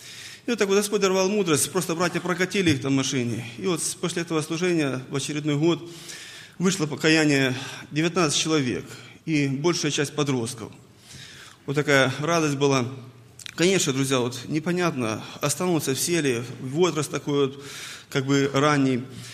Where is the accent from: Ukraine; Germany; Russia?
Ukraine; так как я с Украины сам